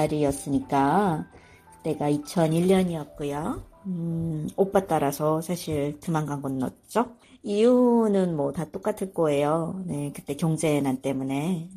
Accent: North Korea; also born or lived in South Korea; now in United States; 거의 북한에서 살았던 그 시간에 맞먹을 만큼한 시간이었다고 생각을 해요. 유학기를 빼고 나면. 그리고 한국에서 5년 남짓 살았고 지금 미국에서 5년 살고 있고

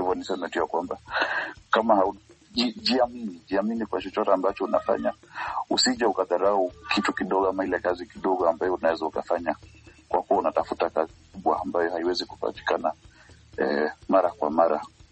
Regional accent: Kenya; mimi natoka Kenya

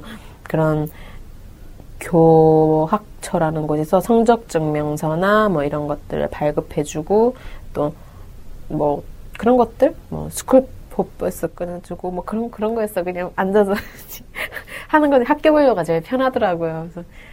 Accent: North Korea; now in South Korea; 너무 촌스럽고 북한에서 온 티도 났고 모든 게 딱 북한에서 바로 딱 옮겨놓은 아이니까

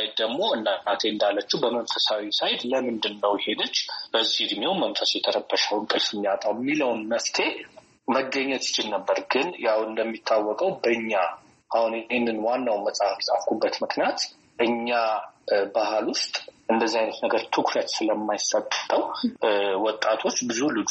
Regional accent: Addis Ababa, Ethiopia; born there; የተወለድኩት በአዲስ አበባ ነው።

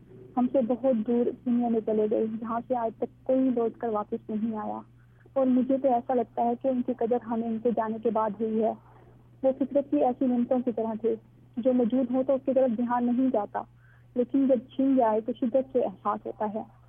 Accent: Mailsi, Punjab, Pakistan; میں میلسی کی رہنے والی ہوں.

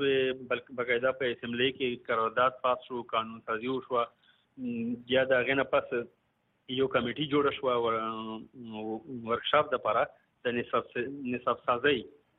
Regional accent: Bannu, Khyber Pakhtunkhwa, Pakistan; also born or lived in Lahore; 1950 کال زه په لاهور کې پیدا شوی یم او بیا دا غینه پس بنو تر غلی ما او دلته مې خپل وطن کې خپل کلی کې ابتدایي تعلیم مې کړی دی د بنو خار په پرایمري سکول کې

